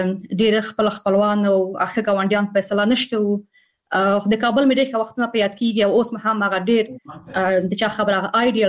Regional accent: Afghanistan; moved away; also born or lived in Peshawar, Pakistan; زه د وطن نه کډواله شوم د لکونو او میلیونونو نورو افغانانو په څیر باندې او کله چې زه اروپا ته کډواله شوم

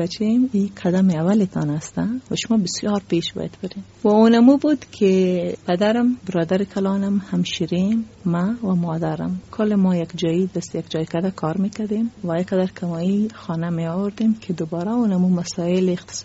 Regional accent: Afghanistan; خواب کراته را ماندم و بعد از افغانستان آمدیم

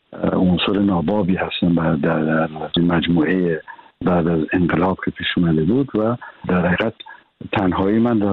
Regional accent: Iran; moved away; بعد از این که از ایران اومدم

